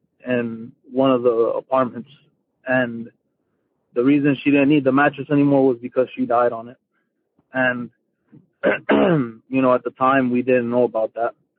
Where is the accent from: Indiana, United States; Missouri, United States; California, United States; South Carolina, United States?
California, United States; I'm from California.